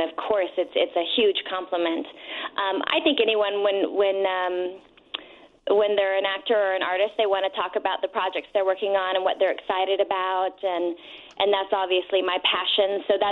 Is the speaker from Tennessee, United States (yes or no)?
yes; Tennessee, United States; born there; I was born in Tennessee, but I spent some great time in Chicago, but it's been a few years since I've been here, but it's one of my favorite cities, so I'm really excited to be back.